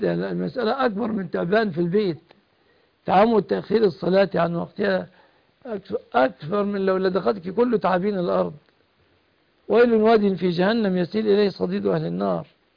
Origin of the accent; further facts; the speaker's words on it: Egypt; بلادنا مصر